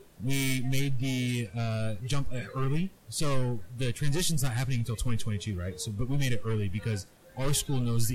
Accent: Wichita, Kansas, United States; I'm from Wichita, Kansas. Went to Kansas State University, got my undergrad there

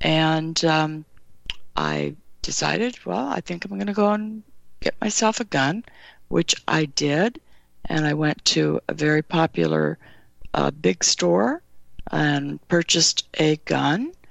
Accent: California, United States; also born or lived in Nevada; I was raised in California, Nevada, and in those two states.

